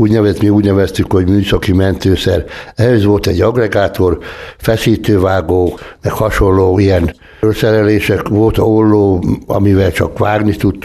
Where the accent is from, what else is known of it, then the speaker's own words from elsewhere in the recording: Tázlár, Bács-Kiskun, Hungary; Tázlári születésű vagyok, itt is nőttem föl. Mikor fölnőttem, akkor Szegedre nősültem